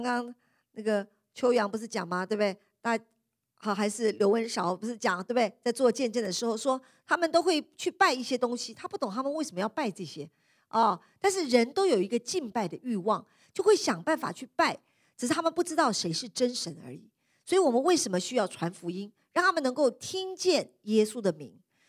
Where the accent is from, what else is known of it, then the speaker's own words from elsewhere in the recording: China; 就像我们中国人有的时候父母给我们名字也有它的意义